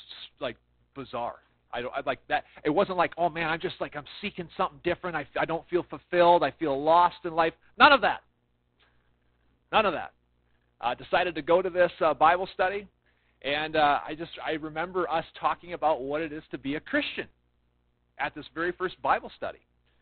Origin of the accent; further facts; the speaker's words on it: Montevideo, Minnesota, United States; I grew up in Montevideo, Minnesota. Anybody else from Montevideo?